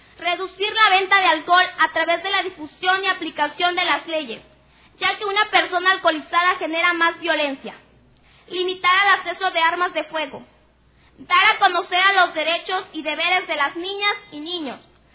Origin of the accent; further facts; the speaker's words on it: Mexico; first language Nahuatl; Spanish is a second language; participar a nombre de las niñas, niños y adolescentes en mi lengua materna, que es el náhuatl